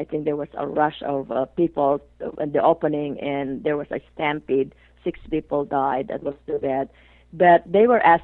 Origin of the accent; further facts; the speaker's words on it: Philippines; Yeah, I'm Filipino, right.